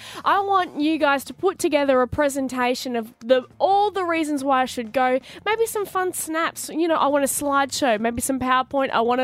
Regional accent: Melbourne, Victoria, Australia; I'm from Melbourne.

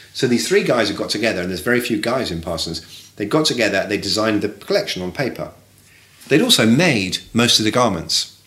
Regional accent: England, United Kingdom; And I come from England, right? You know this.

